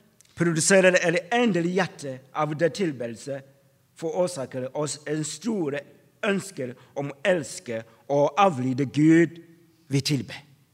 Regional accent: Tanzania; Norwegian is a second language; now in Norway; Jeg kommer fra Tanzania, et land som vi er veldig høyt prioritert med tilbedelse og med lovsang i kirken eller i menighet.

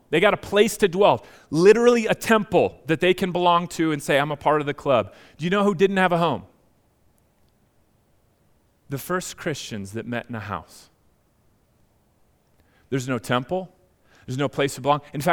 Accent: Minnesota, United States; I'm totally Minnesotan, super proud of that, right?

